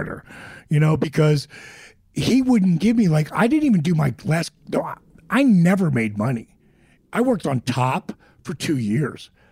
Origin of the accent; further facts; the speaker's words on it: New Jersey, United States; for me, growing up on the Jersey Shore with the WWWF, mm-hmm. like, everything that was in my soul was, I'm going to end in the WWF.